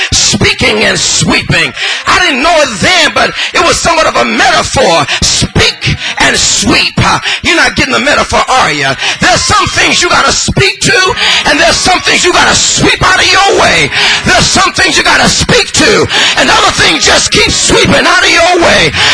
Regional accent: Los Angeles, California, United States; the old preachers where I grew up in Holy Light and in Los Angeles used to say

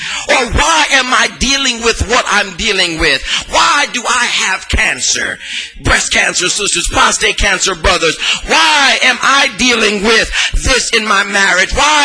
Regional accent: Los Angeles, California, United States; You can dress me up and put a Stanford degree on me and put a Princeton degree, but I'm from South Central Los Angeles.

